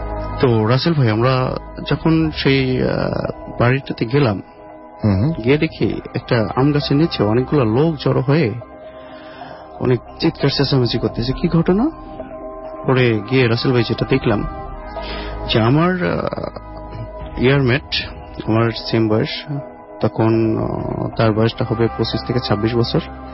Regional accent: Brahmanbaria, Chittagong Division, Bangladesh; ব্রাহ্মণবাড়ি থেকে আসছি।

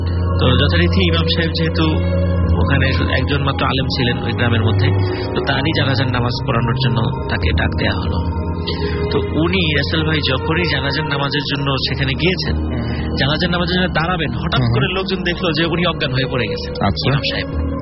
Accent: Rajbari, Dhaka Division, Bangladesh; আমাদের আমার বাড়ি রাজবাড়ি জেলা

